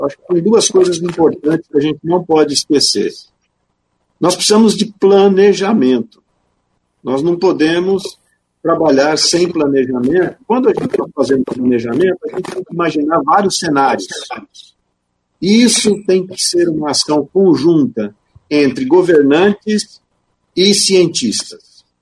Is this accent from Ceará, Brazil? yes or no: no; Engenheiro Beltrão, Paraná, Brazil; also born or lived in Nova Esperança; now in São Paulo, Brazil; Eu sou nascido em Nova Esperança, no Paraná. Eu passei minha infância em Engenheiro Beltrão, muito próximo, né? Eu também sou da Terra Roxa